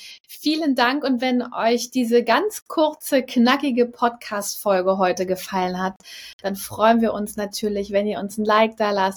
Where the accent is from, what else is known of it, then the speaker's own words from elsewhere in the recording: Hamburg, Germany; now in France; nach Hamburg, in meine alte Heimat.